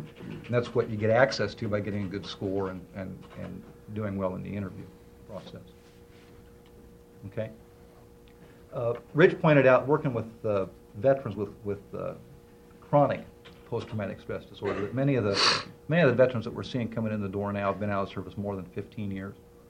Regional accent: Eugene, Oregon, United States; maybe it's because I come from Eugene

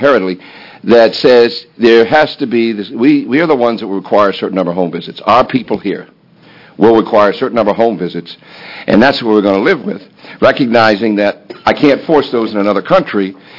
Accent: Ireland; so you can pick on me because I'm Irish

